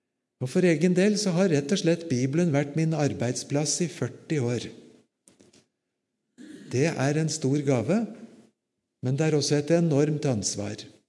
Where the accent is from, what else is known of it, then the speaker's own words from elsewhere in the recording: Japan; now in Norway; Og så er jeg født og vokst opp i Japan